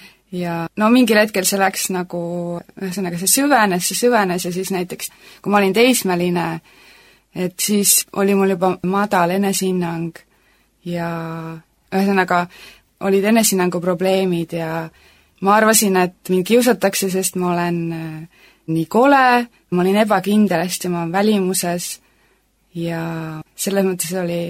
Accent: Hiiu County, Estonia; ma kasvasin üles Hiiumaal koos venna ja perega ja juba ma olen väiksest peale

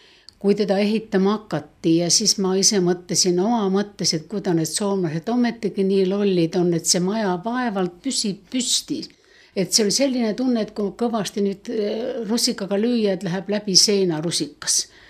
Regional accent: Leningrad Oblast, Russia; also born or lived in Finland; now in Tartu, Estonia; kui sakslane tuli meile Ingerimaale meie kodukohta ja meid siis ühesnaga toodi siia Eestisse Klooga laagrisse

